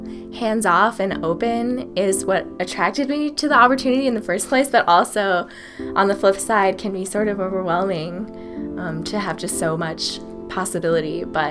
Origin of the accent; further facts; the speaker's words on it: Seattle, Washington, United States; So growing up in Seattle, I was in a community that was pretty diverse.